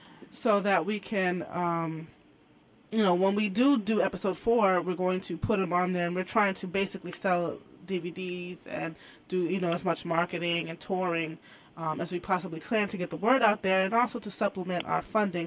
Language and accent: English; West Palm Beach, Florida, United States; And me and the assistant director, we come from West Palm Beach, so we're able to get a lot of locations in West Palm Beach.